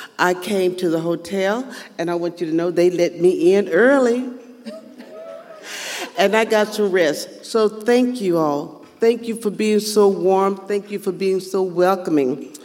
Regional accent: Houston, Texas, United States; Well, as y'all know, I am a Houstonian. I'm a native Texan. I was born in Houston.

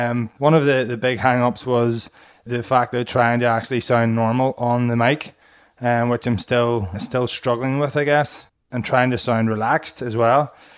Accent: Ireland; accent: Irish; aren't used to listening to my thick Irish accent as much as my wife is every day.

